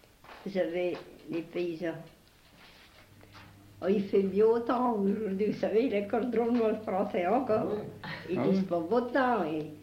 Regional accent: France; On est français, mais on ne sait pas bien s'expliquer.

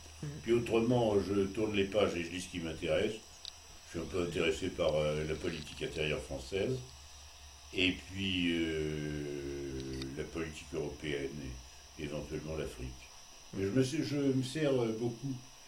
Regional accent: Hauts-de-France, France; je suis originaire de Picardie, et j'ai une partie de ma famille qui est rurale. Ils ont encore un accent picard assez caractérisé, et ils habitent près d'Ailly-sur-Moire, entre Montdidier et Amiens.

